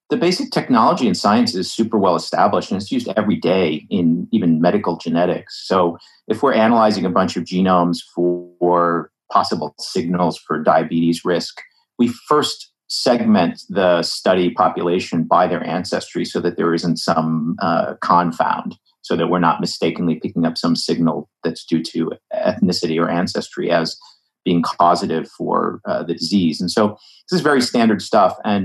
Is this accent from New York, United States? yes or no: no; Ames, Iowa, United States; I grew up in Ames, Iowa, home of Iowa State University, where my dad was an engineering professor, and went off to Caltech.